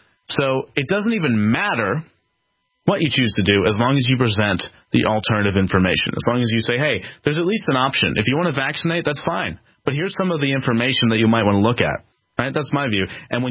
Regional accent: Philadelphia, Pennsylvania, United States; I'm growing up on the East Coast in Philadelphia, in the city where no one has a gun.

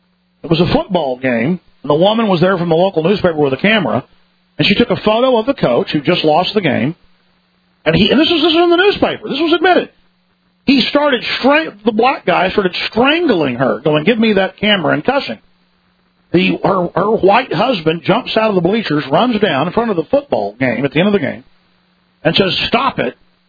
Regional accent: Dallas, Texas, United States; I can't tell you how many times growing up in Dallas I had Hispanics and blacks call me, you know, different slangs for whites.

